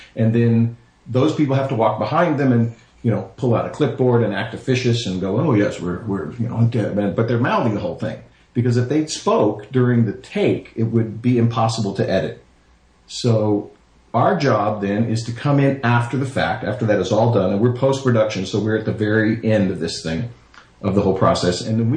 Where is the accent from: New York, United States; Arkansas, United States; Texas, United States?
Texas, United States; I literally was just hanging out where I grew up in Texas.